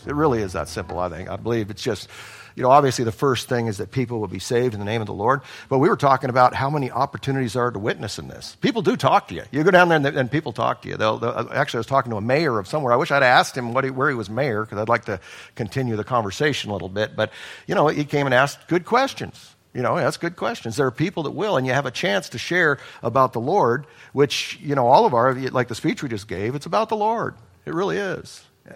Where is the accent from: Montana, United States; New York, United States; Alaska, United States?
Alaska, United States; Again, I'm a big gun guy. I come from Alaska.